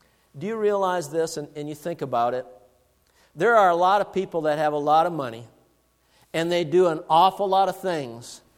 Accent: Duluth, Minnesota, United States; I came from Duluth, Minnesota. Duluth, Minnesota is like San Francisco.

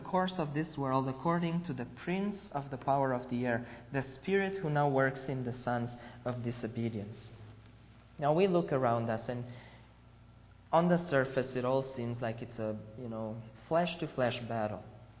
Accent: Romania; English is a second language; even in my home country in Romania.

